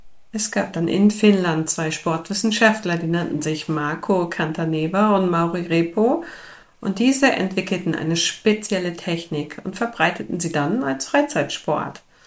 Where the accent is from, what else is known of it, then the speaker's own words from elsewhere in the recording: Hanover, Lower Saxony, Germany; ich komme aus Norddeutschland. Die Norddeutschen würden jetzt wahrscheinlich meckern, Hannover gehört wahrscheinlich eher zu Mitteldeutschland.